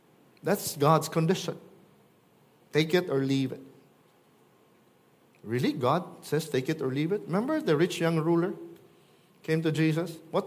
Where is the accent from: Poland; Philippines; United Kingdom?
Philippines; now in United States; I'm Chinese, but I'm Filipino at heart. I didn't want to become a U.S. citizen, but I had to. When I took oath, I cried.